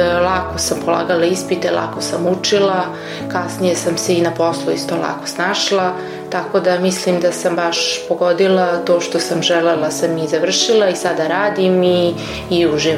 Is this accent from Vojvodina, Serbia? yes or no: yes; Bela Crkva, Vojvodina, Serbia; Ja sam rođena ovde u Beloj Crkvi 87. godine, znači pre 36 godina. Odrasla sam u porodici sa majkom, ocem i sestrom.